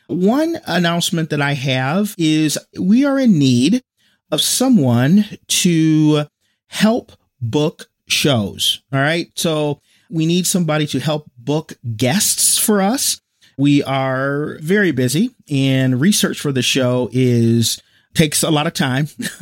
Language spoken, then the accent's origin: English; Michigan, United States; But I was born and raised in Michigan, still here. We actually have all four seasons.